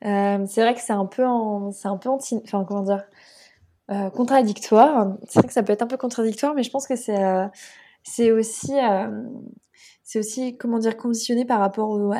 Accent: Pays de la Loire, France; parce que du coup, je viens de la Mayenne

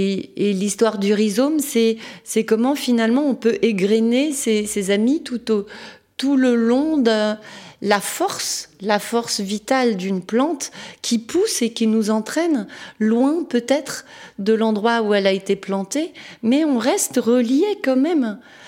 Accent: Paris, Île-de-France, France; moi, je suis née à Paris, dans le 14e. Mes parents se sont rencontrés à Paris, aux Beaux-Arts. J'ai grandi, je fais mes études à Paris, j'ai tous mes amis là-bas. Je dirais que j'ai quitté Paris pour traverser le périphérique à ma deuxième fille, donc à 31 ans.

